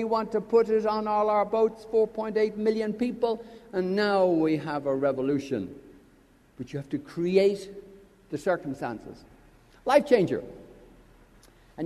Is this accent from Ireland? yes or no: yes; Ireland; You know, being Irish, we have a lot of empathy for Eastern Kentucky. The Scots and the Irish went to Eastern Kentucky.